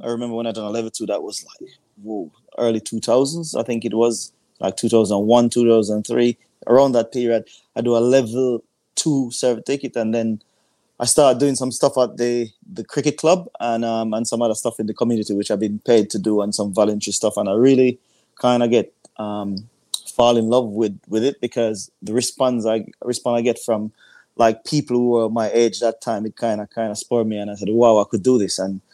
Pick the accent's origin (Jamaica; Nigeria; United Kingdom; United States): Jamaica; I was born and raised in Jamaica